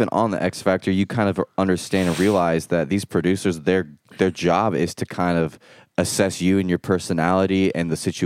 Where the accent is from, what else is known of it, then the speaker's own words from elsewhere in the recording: Iowa, United States; And I'm 18. I mean, I grew up in Iowa. I had zero game.